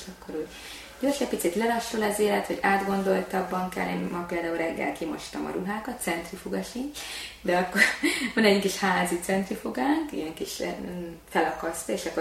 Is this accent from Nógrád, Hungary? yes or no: no; Budapest, Hungary; én igazából Budapesten születtem, egy tőzsgyökeres 18 kerületi gyerek voltam, ott éltem a szüleimmel, nagyon sokat jártunk a belvárosba